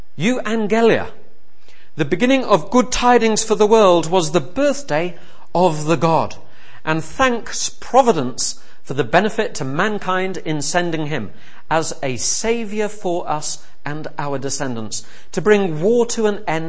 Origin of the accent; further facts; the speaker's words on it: Yorkshire and the Humber, United Kingdom; I grew up in Yorkshire in the 80s. My dad was pastoring in Bradford